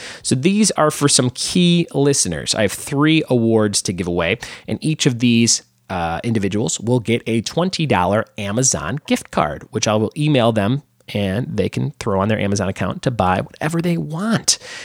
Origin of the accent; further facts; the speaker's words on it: Chicago, Illinois, United States; My hometown